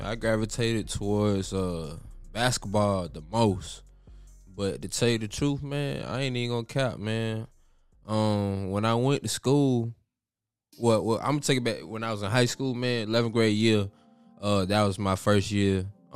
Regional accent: South Carolina, United States; I'm from Westbrook County. Westbrook County, South Carolina. Country, 843.

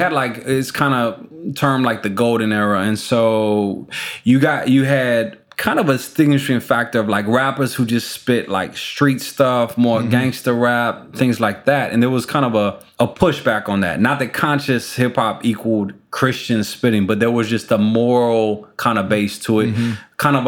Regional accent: Chicago, Illinois, United States; If it's political stuff, I mean, we're from Chicago. Think about it.

